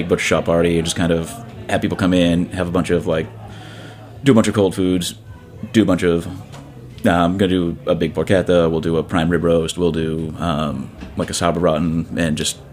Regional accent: Boston, Massachusetts, United States; also born or lived in Detroit; So, I mean, my influential years, like high school and stuff, was in Detroit. So you have to pay a certain homage to that, but also, like, being from Boston, you're born and raised.

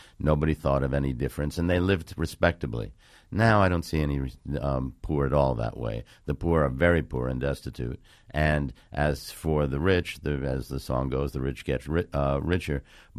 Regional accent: New York City, New York, United States; born there; But I was born in Gramercy Park, which was a great place for a kid who wanted to be a writer

